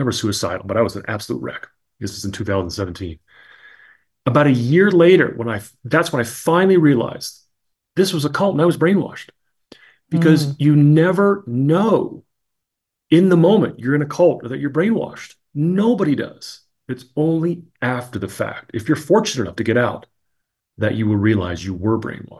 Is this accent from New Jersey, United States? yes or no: yes; New Jersey, United States; So I grew up in New Jersey and I had friends who were in the buildings and got out on 9/11.